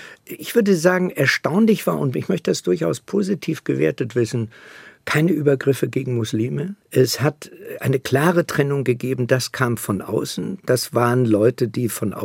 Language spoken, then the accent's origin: German; Germany; weil um 12 Uhr musste ich als Westdeutscher mit meinem Pass raus.